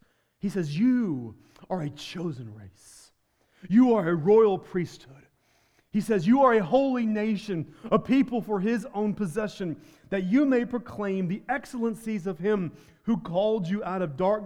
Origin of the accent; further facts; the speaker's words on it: United States; I am an Indian. I am a Native American.